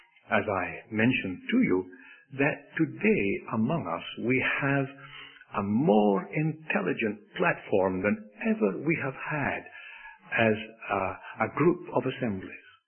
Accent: Scotland, United Kingdom; Now, when I was growing up in Scotland, that's a long time ago

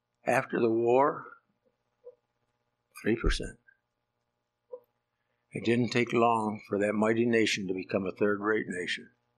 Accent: Canada; In fact, I came from Canada.

